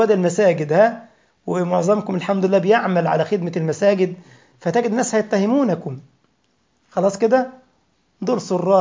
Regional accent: Egypt; كان بيحكوا لنا كده قديما في بلدنا أيام الإنجليز ما كانوا عندنا في مصر

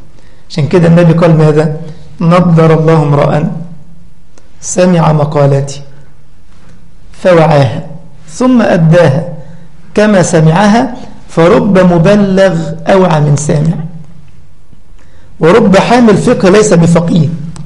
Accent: Egypt; أنا أذكر مرة عندنا في مصر

